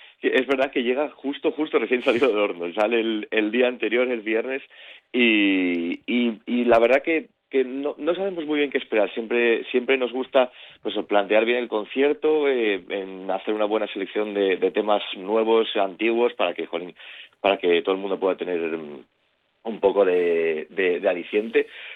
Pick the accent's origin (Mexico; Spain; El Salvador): Spain; Asturias; nosotros pues somos asturianos